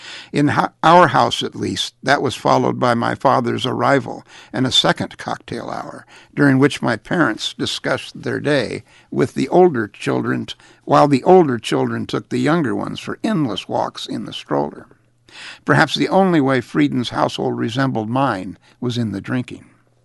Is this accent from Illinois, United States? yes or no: no; Cincinnati, Ohio, United States; I grew up in one in Cincinnati, where the dads drove off to work every morning